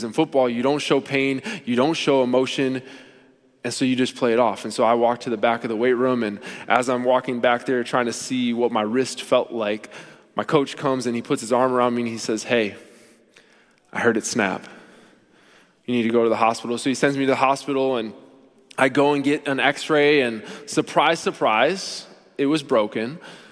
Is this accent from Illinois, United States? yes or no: no; Minnetonka, Minnesota, United States; I grew up in Minnetonka, and so I knew that the culture growing up